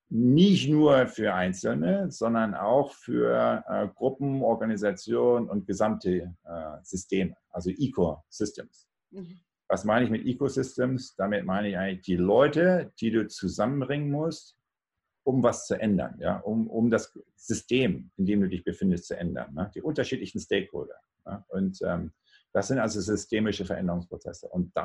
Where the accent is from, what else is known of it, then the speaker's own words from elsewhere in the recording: Schleswig-Holstein, Germany; born there; Ich bin nämlich geboren auf dem Bauernhof, nicht so weit weg von Hamburg, ein bisschen 40 Kilometer nördlich von Hamburg.